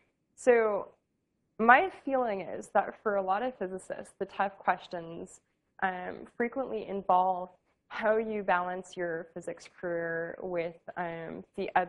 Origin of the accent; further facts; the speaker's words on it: Los Angeles, California, United States; I'm from California originally, I'm from Los Angeles, and so there was a lot of incentive to go home.